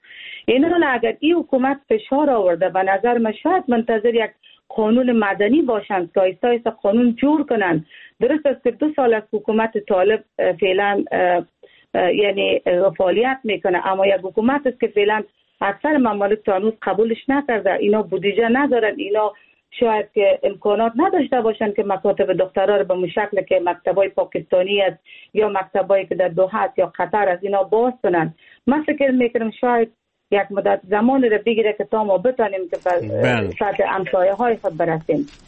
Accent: Afghanistan; من یک افغان هستم

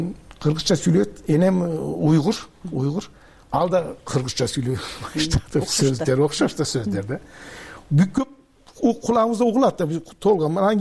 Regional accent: Turkey; Биз ошол жерде дүйнөгө келдик. Ошол жерде чоңойдук.

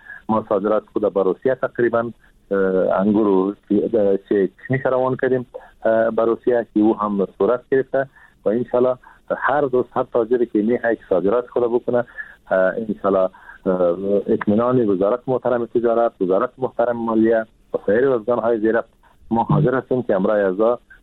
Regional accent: Afghanistan; ما هم از افغانستان هستم

